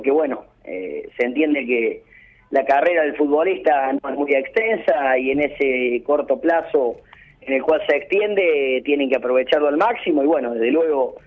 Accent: Córdoba, Argentina; Acá en el interior, yo soy de Córdoba

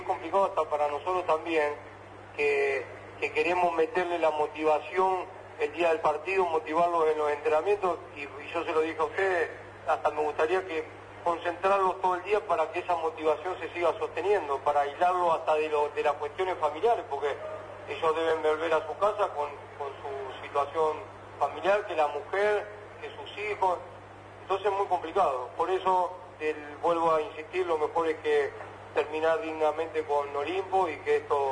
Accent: Santa Fe, Argentina; soy de Santa Fe, quiero caminar tranquilo por la ciudad

